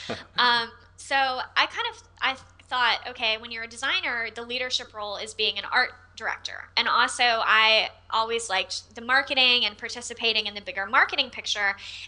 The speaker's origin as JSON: {"language": "English", "town": "Austin", "region": "Texas", "country": "United States", "accent": "Texan", "said": "I'm originally from Austin, Texas."}